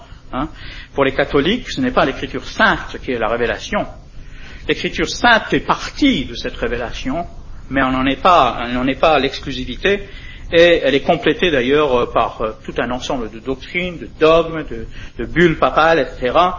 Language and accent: French; Grand Est, France; quand j'étais jeune, hein, j'allais au Bahut en Lorraine